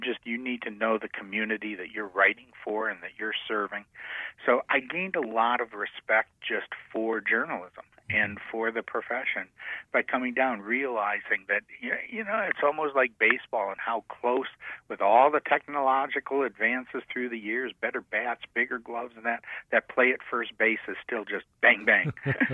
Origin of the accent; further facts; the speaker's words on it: England, United Kingdom; now in United States; being English and growing up